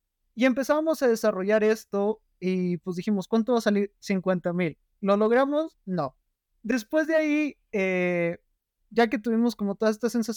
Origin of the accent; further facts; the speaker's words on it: Saltillo, Coahuila, Mexico; en mi ciudad natal, Saltillo, Coahuila